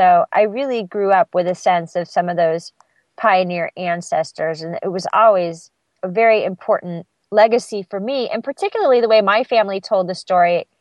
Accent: California, United States; And so growing up in California, you know, my grandmother would always say to me, would always talk to me about my pioneer ancestry

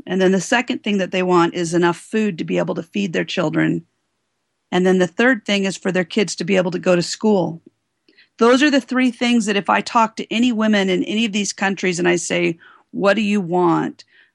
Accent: United States; And it was when I realized that being American didn't mean I was going to be safe.

